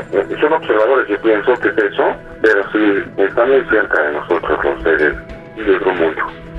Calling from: Toluca, State of Mexico, Mexico; De Toluca.

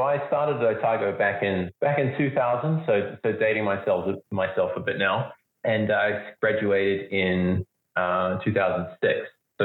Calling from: Nairobi, Kenya; I'm calling in from Nairobi in Kenya.

